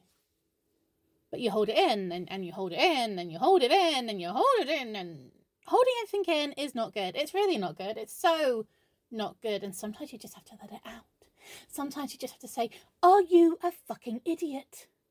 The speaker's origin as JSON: {"language": "English", "region": "England", "country": "United Kingdom", "said": "Now, I'm not saying say it out loud because I'm English and that's not what we do. We tut and we judge."}